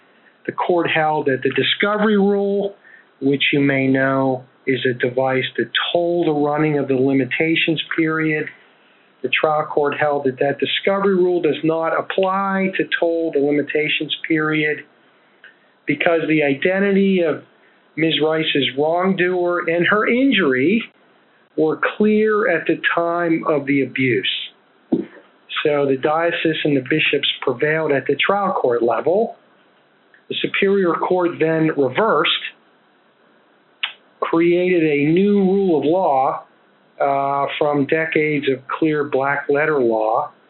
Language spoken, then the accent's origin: English; Pennsylvania, United States; And I'll talk to you for 8 to 10 minutes about what is going on in my home state of Pennsylvania.